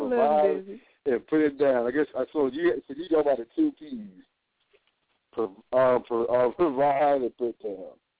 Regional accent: United States; They know exactly what country they came from, but we don't know because we can't help that because we're from America.

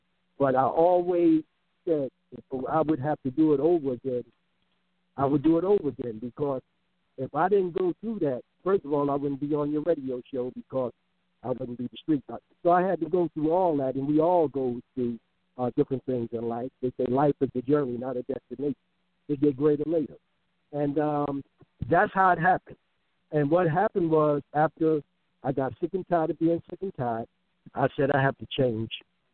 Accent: Newark, New Jersey, United States; First of all, I grew up in Newark, December 26, 1947. It was a snowstorm.

